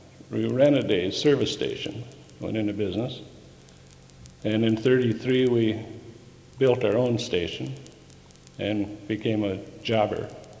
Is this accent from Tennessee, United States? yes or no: no; Moorhead, Minnesota, United States; Okay, I was born in Moorhead.